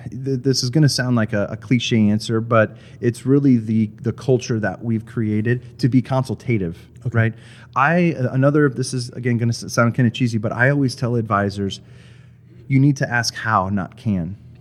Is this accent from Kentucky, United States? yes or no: no; Nebraska, United States; And I'm from Nebraska, born and raised in Nebraska, and this is going to be a very Nebraska story.